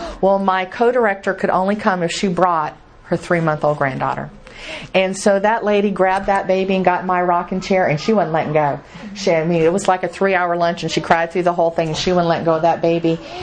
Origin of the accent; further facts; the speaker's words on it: Georgia, United States; I'm a good Southern girl. You know, I'm originally from Georgia.